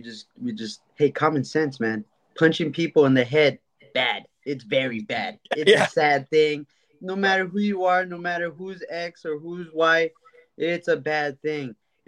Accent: East Palo Alto, California, United States; I'm from East Palo Alto

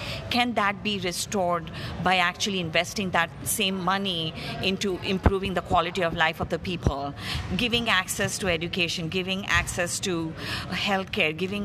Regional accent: India; And I am an Indian Muslim, very privileged person

